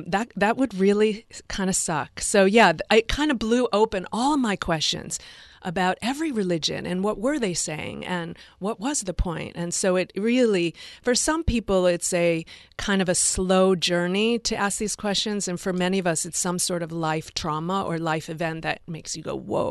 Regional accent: Detroit, Michigan, United States; I grew up in Detroit, and I was born in 1963, and my family actually lived in the city.

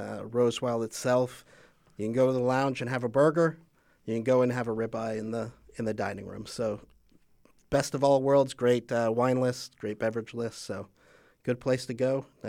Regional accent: Vermont, United States; now in Fargo, United States; I'm originally from New England, so Vermont, so small town Vermont.

